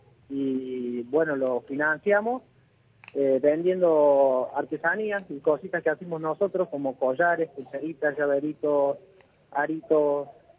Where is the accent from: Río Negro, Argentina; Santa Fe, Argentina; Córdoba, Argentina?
Córdoba, Argentina; Santa Rosa de Calamuchita; de Río Seco y yo soy de Santa Rosa de Calamuchita.